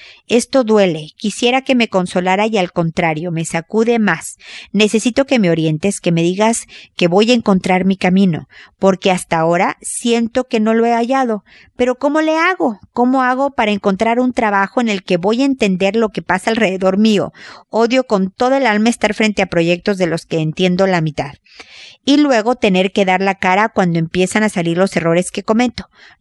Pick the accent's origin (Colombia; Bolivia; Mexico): Mexico; now in Chile; si alguien me hubiera dicho a tu edad que yo iba a estar en Chile, siendo mexicana